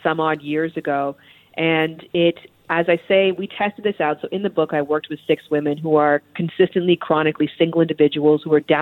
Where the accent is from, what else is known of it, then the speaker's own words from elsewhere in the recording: Toronto, Ontario, Canada; I'm from Toronto, Canada. So I've never heard in my life that my accent is incredible.